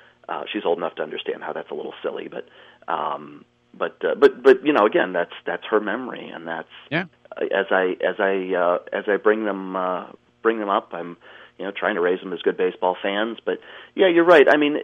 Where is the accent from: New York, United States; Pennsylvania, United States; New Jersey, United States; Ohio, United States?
Ohio, United States; Cleveland; I was 6 years old. I grew up in Cleveland.